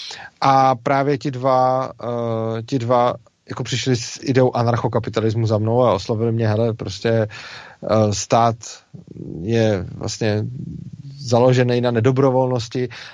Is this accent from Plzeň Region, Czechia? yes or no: yes; Plzeň, Plzeň Region, Czechia; Jo, já jsem Plzeňák, chodil jsem na Mikulášský gymnázium.